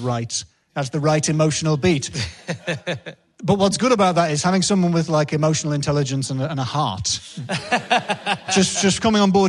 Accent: England, United Kingdom; I'm quite an emotionally repressed... English northern man. I'm half Scottish

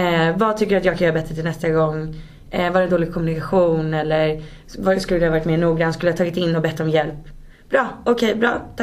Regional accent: Saltsjöbaden, Stockholm County, Sweden; Jag är uppvuxen i Saltis då, som jag sa. Så att jag har gått i samma skola från typ 1:an till 3:e ring.

